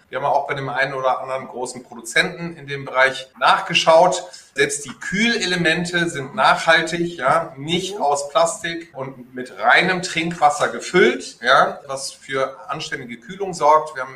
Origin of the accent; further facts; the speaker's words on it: Netherlands; German is a second language; Ich bin ja Holländer, man hört es mir nur nicht mehr an.